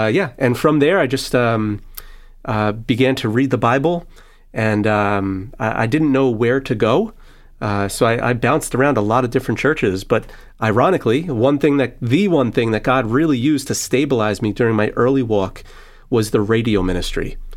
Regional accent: New Jersey, United States; I'm Gentile. I'm not Jewish. And I grew up in New Jersey in a more secular home. So we never really went to church or anything like that.

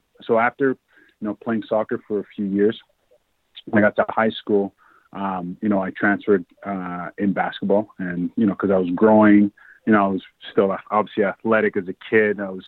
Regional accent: Canada; I'm not American. I, you know, grew up here in Canada

